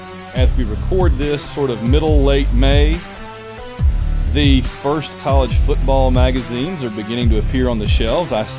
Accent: Sylacauga, Alabama, United States; getting to come back down to Birmingham, which is practically my hometown almost, being from Sylacauga.

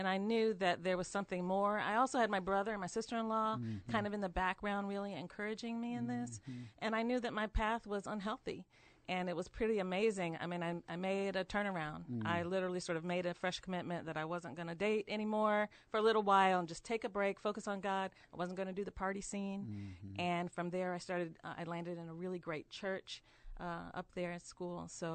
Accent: Toledo, Ohio, United States; I grew up in Toledo, Ohio, with three brothers and mom and a dad

